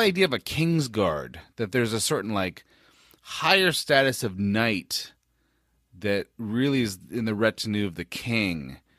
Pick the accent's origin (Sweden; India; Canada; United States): United States; San Francisco, California; hometown of San Francisco.